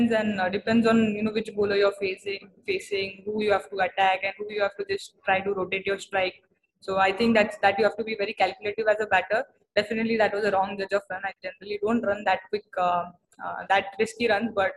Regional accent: India; And especially, I think we all are proud as Indian whenever she reaches there.

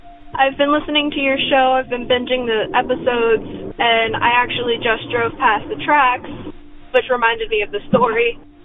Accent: New Jersey, United States; I'm from New Jersey.

